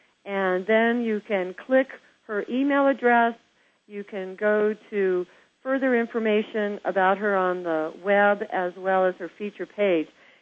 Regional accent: Kansas, United States; accent: Southern; And see, I was raised in Kansas, so when I start talking to you, my Southern accent, it just starts hatching out of there, Eric.

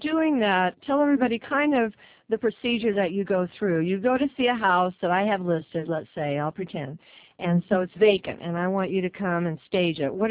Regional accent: Seattle, Washington, United States; I think I have good skin because I was raised in Seattle.

